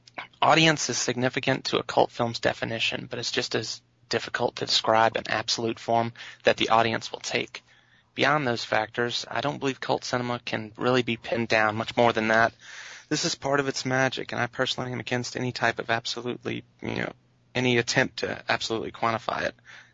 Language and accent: English; Australia; accent: Australian; I wonder if they love my Australian accent.